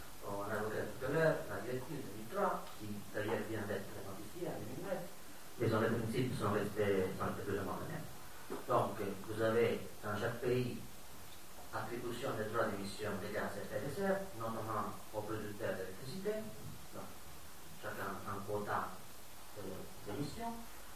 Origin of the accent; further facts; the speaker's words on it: Italy; si dans mon pays d'origine, Eni achète chez Gazprom en grande quantité, comme Eni c'est l'opérateur fournisseur de gaz en Italie